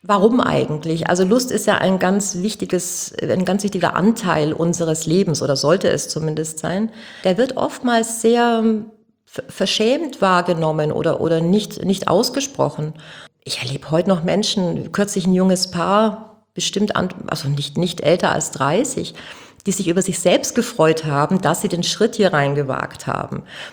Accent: Augsburg, Bavaria, Germany; now in Hamburg, Germany; Ich bin der Bayern-Import hier unter den Kiezmenschen. Ich komme aus Augsburg.

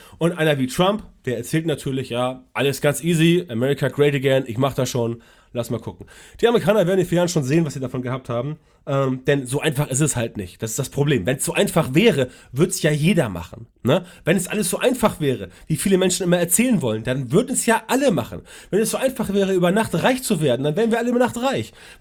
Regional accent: Hamburg, Germany; Ich komme aus Hamburg

